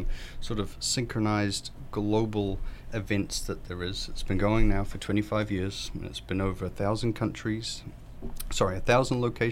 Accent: New Zealand; accent: Kiwi; That's my Kiwi accent coming through there.

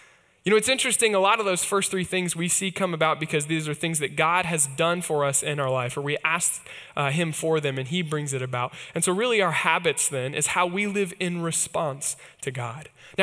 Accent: Kansas, United States; Obviously, the up, I'm from Kansas, so my team, the Chiefs, I'm very excited.

